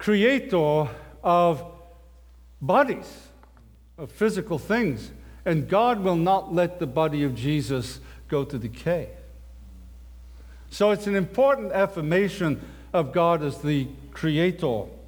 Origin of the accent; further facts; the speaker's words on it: England, United Kingdom; Okay, I'm an Englishman, all right?